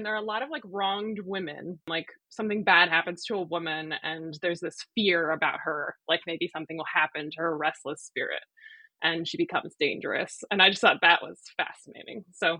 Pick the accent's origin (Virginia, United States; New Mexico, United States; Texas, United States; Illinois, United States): Illinois, United States; Chicago; So I'm Polish, like my family's Polish, but I grew up in Chicago, which has like a big immigrant population from Poland since World War II